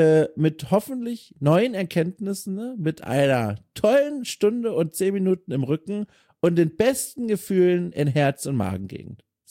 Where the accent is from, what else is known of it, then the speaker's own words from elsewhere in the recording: Southern Germany, Germany; Und das Problem war, ich komme aus Süddeutschland